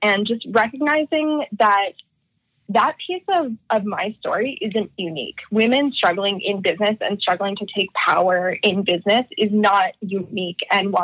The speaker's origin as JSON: {"language": "English", "town": "Orlando", "region": "Florida", "country": "United States", "tie": "born or raised there", "also_born_or_lived": "North Stonington, Connecticut / Eugene, Oregon / San Antonio, Texas", "lives_now": "New York City, United States", "said": "I live in New York City now, but actually I grew up mostly in Orlando, Florida, and I've lived all over the country."}